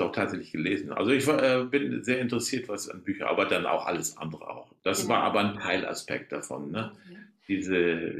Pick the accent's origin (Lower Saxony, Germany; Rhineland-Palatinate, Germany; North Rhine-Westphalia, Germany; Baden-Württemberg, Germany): Lower Saxony, Germany; Aber ich komme nicht aus Holland, ich komme aus Ostfriesland.